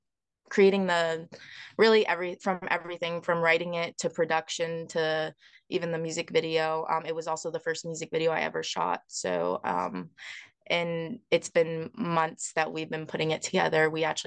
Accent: West Palm Beach, Florida, United States; now in Los Angeles, United States; like I come from Florida, where like from West Palm Beach, and to come from somewhere and to not have a following at all, and then to hop into

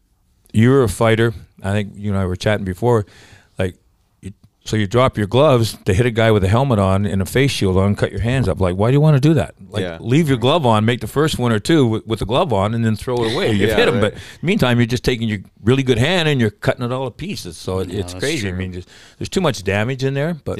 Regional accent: Canada; I'm from Canada.

